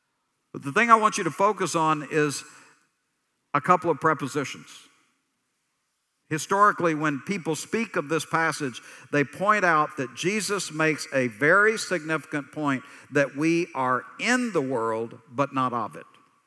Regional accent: Texas, United States; You know, I'm a Texan because I'm from Texas, right?

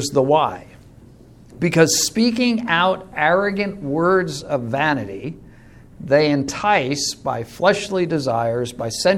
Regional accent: Long Island, New York, United States; When I grew up in Long Island, I used to fish a little bit. Fishing was never my thing, but I have fished a little bit.

